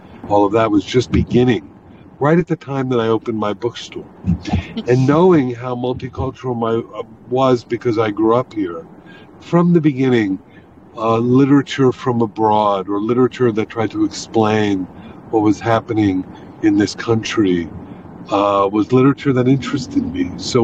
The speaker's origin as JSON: {"language": "English", "town": "Miami", "region": "Florida", "country": "United States", "tie": "born or raised there", "said": "I grew up in Miami, actually. Mm. I was raised here. My parents came here early on in their lives. And so I was actually born on Miami Beach."}